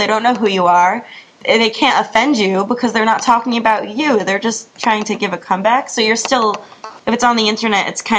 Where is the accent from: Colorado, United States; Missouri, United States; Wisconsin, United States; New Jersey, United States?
New Jersey, United States; now in Amherst, United States; Amherst, Massachusetts. I'm a student at UMass, and I'm from New Jersey.